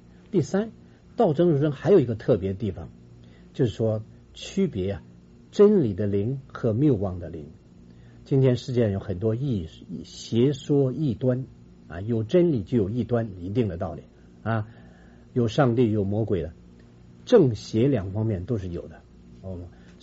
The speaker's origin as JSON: {"language": "Chinese", "country": "China", "said": "哎，我们中国人讲二而一，一而二，就是一体的两面。"}